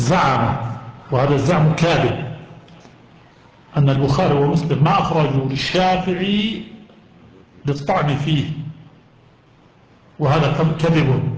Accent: Jordan; في بلدنا الأردن المحروس،

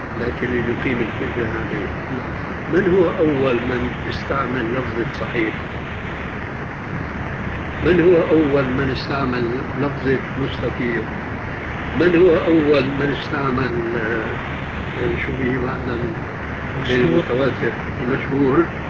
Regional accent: Damascus, Damascus Governorate, Syria; ليس كمبيوتر ريت فوق النفط وكيلة عندنا في دمشق

